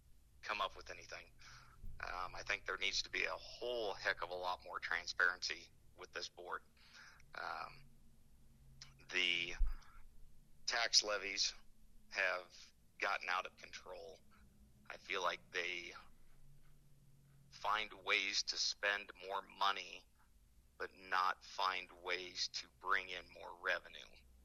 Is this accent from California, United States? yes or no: no; Indianola, Iowa, United States; born and raised in Indianola. My wife and I moved down to the New Virginia area about 17 years ago